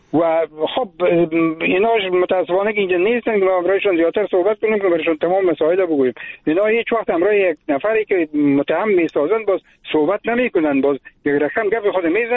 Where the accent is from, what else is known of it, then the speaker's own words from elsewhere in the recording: Afghanistan; moved away; من خاله فعلا در افغانستان نیستم، من خارج از افغانستان هستم